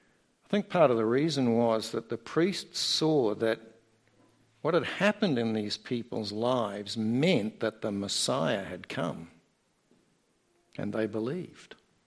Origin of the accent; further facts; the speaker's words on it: Australia; because I'm an Australian, in case you didn't get